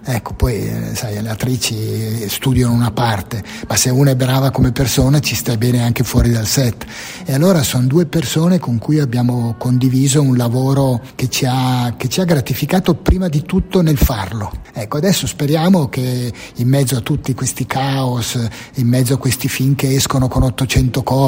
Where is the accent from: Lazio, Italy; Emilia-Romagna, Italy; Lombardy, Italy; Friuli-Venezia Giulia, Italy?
Lombardy, Italy; Milan; siamo di Milano, abbiamo sempre fatto il film a Milano